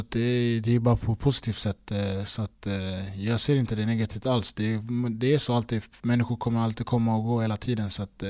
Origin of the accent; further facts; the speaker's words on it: Stockholm, Stockholm County, Sweden; jag är ändå i Stockholm där jag kommer ifrån